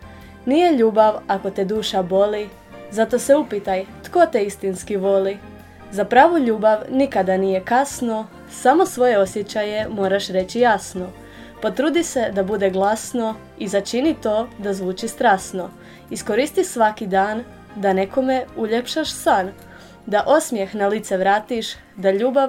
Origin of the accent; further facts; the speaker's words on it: Lokve, Primorje-Gorski Kotar County, Croatia; Dolazim iz Lokava, imam 17 godina.